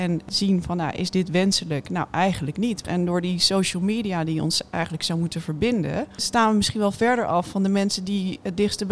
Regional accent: Rotterdam, South Holland, Netherlands; En dat gaan wij doen, want wij zijn Rotterdammers.

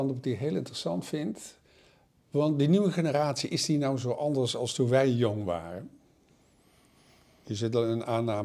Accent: Limburg, Netherlands; Wij komen allebei van onder de rivieren. Ik kom uit Limburg, ja, uit Brabant.

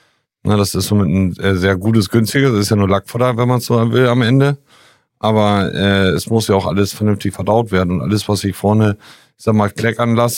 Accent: Northern Germany, Germany; als Norddeutscher

